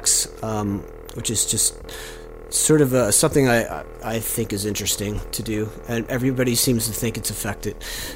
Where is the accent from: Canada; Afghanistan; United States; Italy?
Canada; West Chiswick, Nova Scotia; from West Chiswick, Nova Scotia, and I play the jaw harp.